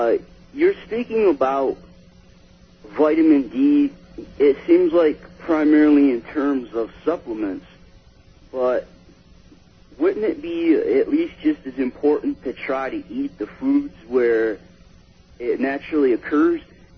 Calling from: Michigan, United States

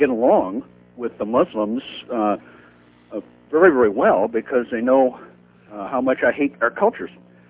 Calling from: Richland, Washington, United States; Richland, Washington.

